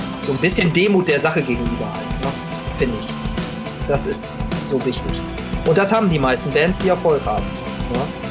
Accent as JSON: {"language": "German", "region": "North Rhine-Westphalia", "country": "Germany", "said": "ich komme ja aus Ostwestfalen"}